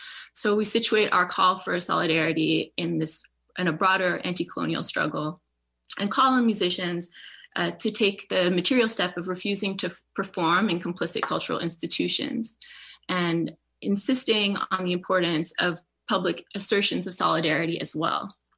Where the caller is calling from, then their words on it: New York City, New York, United States; So yes, as Stefan mentioned, I'm speaking today from New York City, which is the traditional unceded Lenape land